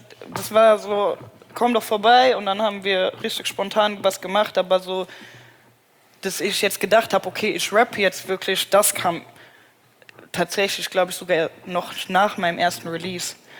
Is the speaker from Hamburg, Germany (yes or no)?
no; Frankfurt, Hesse, Germany; ich bin in Gallus aufgewachsen